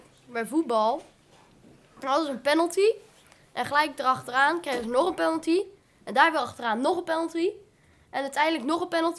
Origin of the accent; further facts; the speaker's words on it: Belgium; Ik kom uit België.